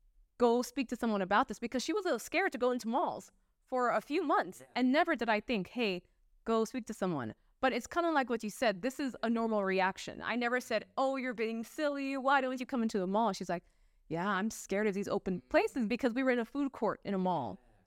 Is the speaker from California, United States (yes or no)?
yes; Los Angeles, California, United States; Because we're from the Los Angeles area and everyone's like, oh, there's so many guns in LA, you're gonna get killed.